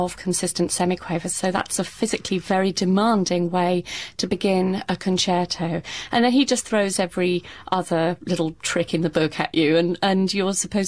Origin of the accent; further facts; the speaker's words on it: London, United Kingdom; London is my hometown